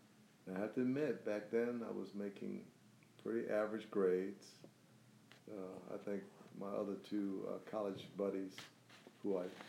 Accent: New Orleans, Louisiana, United States; I was given my first command in my hometown of New Orleans.

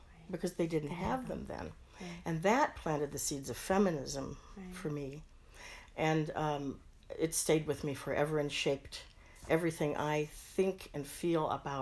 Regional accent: Springfield, Missouri, United States; I grew up in Springfield, Missouri, a very conservative community, as a Catholic, in the midst of very Protestant, very evangelical people.

